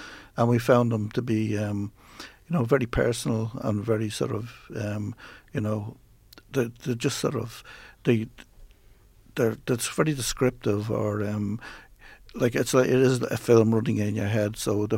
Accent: Ireland; I think as Irish people, we were always telling stories.

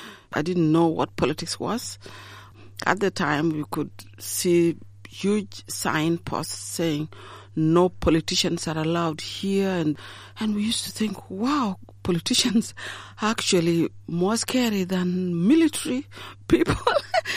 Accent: Uganda; I was born and raised in Uganda.

